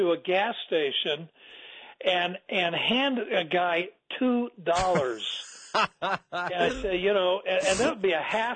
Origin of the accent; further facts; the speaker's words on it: California, United States; I grew up in Southern California, so in the summertime, I'd take wooden clothespins and put them on the fuel line that went to the carburetor.